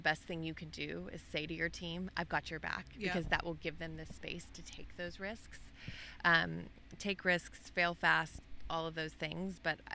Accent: Dallas, Texas, United States; also born or lived in Austin; you know, I grew up in Dallas. I moved to Austin for school.

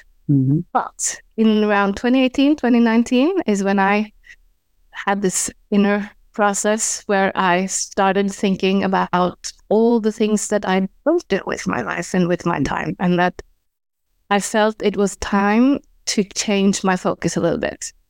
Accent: Norway; English is a second language; Mm-hmm. I'm from Norway. I'm in Norway right now.

